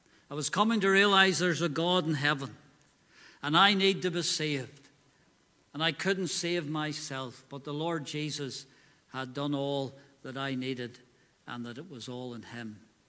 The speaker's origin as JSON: {"language": "English", "town": "Newtownards", "region": "Northern Ireland", "country": "United Kingdom", "tie": "born or raised there", "said": "I was growing up in Newton Ards, the trouble seemed far away. Even though Belfast was only up the road, we never had much bother."}